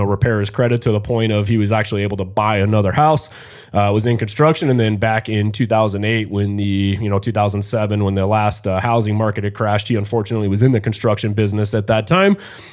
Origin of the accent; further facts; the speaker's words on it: Las Vegas, Nevada, United States; I grew up in Las Vegas. We had grew up in a small manufactured mobile home there.